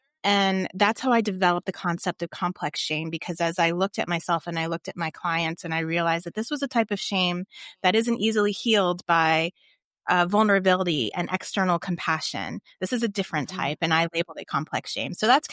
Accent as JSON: {"language": "English", "region": "Virginia", "country": "United States", "tie": "born or raised there", "said": "So they sent me away to a pregnancy home for women a few hours away from where I grew up in Virginia"}